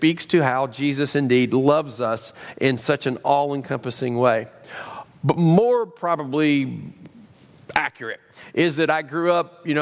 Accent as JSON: {"language": "English", "region": "Kentucky", "country": "United States", "tie": "born or raised there", "said": "there's a story that I grew up with in Kentucky of a woman who had 15 kids."}